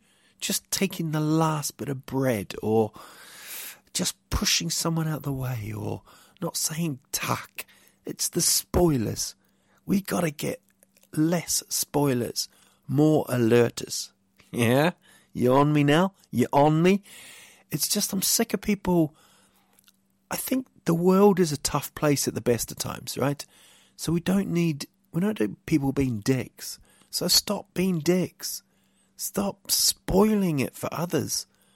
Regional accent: New Zealand; growing up in New Zealand, I remember watching bands, loving the bands

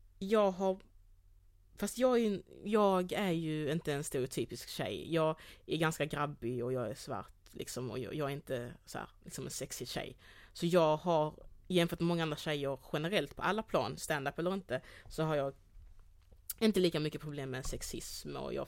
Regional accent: Degeberga, Skåne, Sweden; Så växte jag upp i Degeberga.

